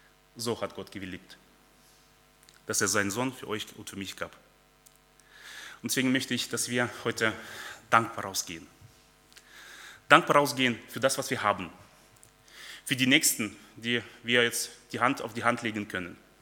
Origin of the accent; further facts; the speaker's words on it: North Rhine-Westphalia, Germany; also ich komme ehemals aus Nordrhein-Westfalen